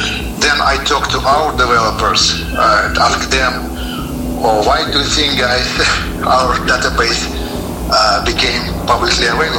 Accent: Ukraine; born there; English is a second language; I was born in Ukraine and live here now.

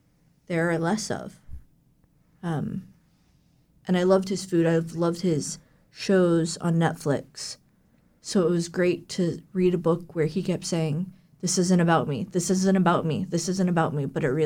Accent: Orlando, Florida, United States; I had those experiences growing up in Orlando.

